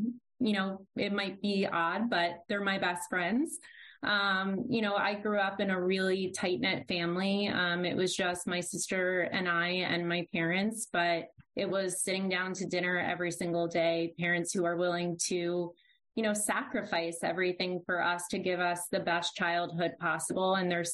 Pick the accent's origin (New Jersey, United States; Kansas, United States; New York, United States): New Jersey, United States; Jersey Shore, one of two. I'm the youngest.